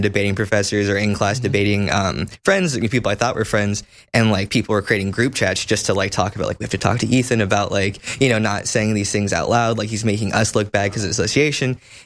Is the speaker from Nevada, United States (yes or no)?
yes; Las Vegas, Nevada, United States; because I'm from Las Vegas, so it's not like perfect there, you know, but I also had a military family.